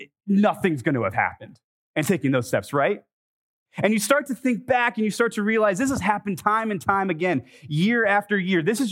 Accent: Los Angeles, California, United States; I'm from California, by the way, so I'm not like, I am from LA.

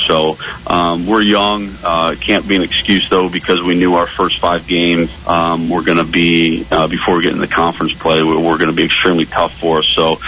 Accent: Cleveland, Ohio, United States; being a born and raised in Cleveland, I know the history of Benedictine.

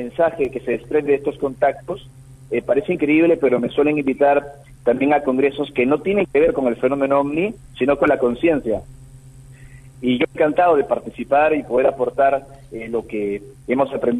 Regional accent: Peru; en grupos de contacto cuando era más joven en mi país, en Perú

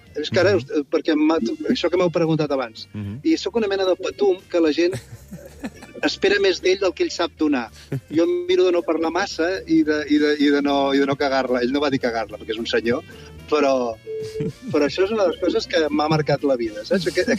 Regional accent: Badalona, Catalonia, Spain; Platja, jo soc de Badalona, platja.

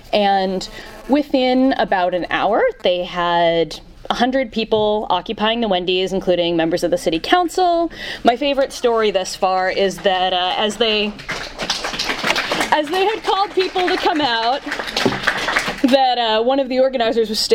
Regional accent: New York, United States; So I want to take us back a little bit, because I'm from New York. I've been covering the labor movement in New York for 4 years now, since I've been living there.

